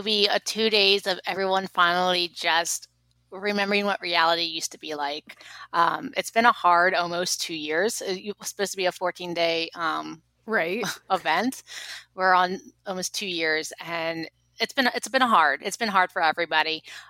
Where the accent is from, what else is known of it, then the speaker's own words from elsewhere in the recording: Philadelphia, Pennsylvania, United States; I'm not from here. I'm from Philadelphia. So this has become my favorite small town that I've ever lived in.